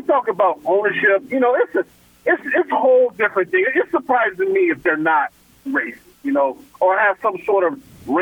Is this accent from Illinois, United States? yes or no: yes; Chicago, Illinois, United States; But owners, I'm from Chicago, right?